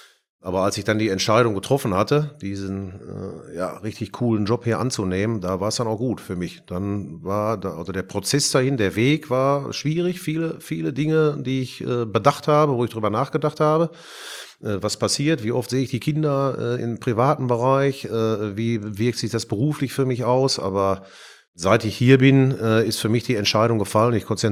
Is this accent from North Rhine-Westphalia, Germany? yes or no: yes; Bochum, North Rhine-Westphalia, Germany; Der Dialekt geht, glaube ich, auch nicht mehr weg. Ich bin in Bochum geboren. Bin da aufgewachsen, zur Schule gegangen, hab da studiert, die ersten Mädels kennengelernt und so weiter und so fort.